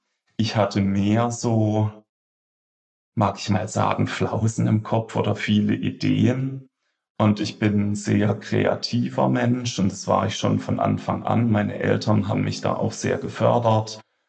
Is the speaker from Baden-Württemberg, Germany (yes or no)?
yes; Kehl, Baden-Württemberg, Germany; also born or lived in Freiburg; ich bin 40 Jahre alt. Und komme gebürtig aus dem schönen Badnerland, aus Kehl am Rhein. Das ist die Grenzstadt zu Straßburg und dort bin ich aufgewachsen